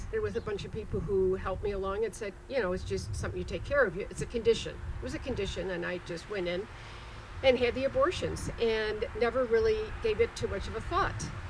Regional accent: Skokie, Illinois, United States; I'm a 50s baby. I grew up in Skokie. Was raised Catholic, grew up in a nice family, very respectful, church-going, went to all Catholic schools

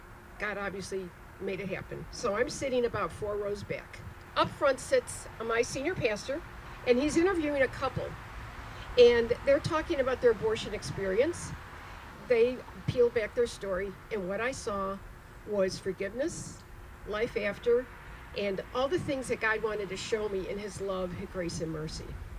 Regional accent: Skokie, Illinois, United States; I'm a 50s baby. I grew up in Skokie. Was raised Catholic, grew up in a nice family, very respectful, church-going, went to all Catholic schools

